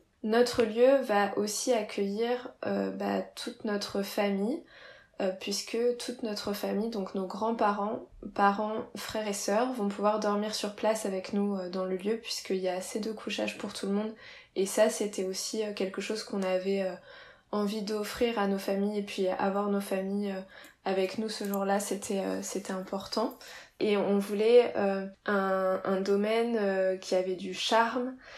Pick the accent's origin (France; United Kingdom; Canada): France; Reims, Grand Est; Comme je te le disais, moi je viens de Reims